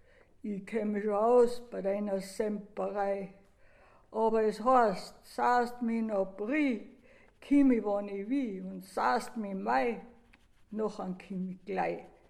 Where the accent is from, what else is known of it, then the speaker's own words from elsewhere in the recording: Bavaria, Germany; was mir halt so einfällt, als Bayerin, da kommt man die allerhand hinter.